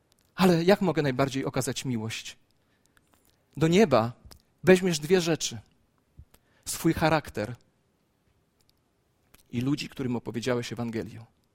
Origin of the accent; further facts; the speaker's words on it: Gąsocin, Masovian Voivodeship, Poland; zadzwonił do mnie mój wierzący kolega z mojego Gąsocina, czyli z mojej wsi rodzinnej